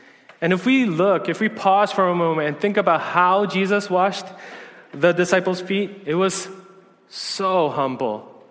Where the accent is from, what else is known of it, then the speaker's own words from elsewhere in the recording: New York City, New York, United States; As I shared, I grew up in New York City